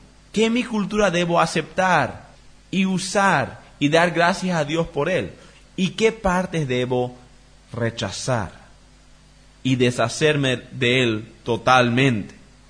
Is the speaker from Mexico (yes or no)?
no; Bolivia; ¿O hay partes que estoy manteniendo de mi cultura boliviana que son antibíblicos?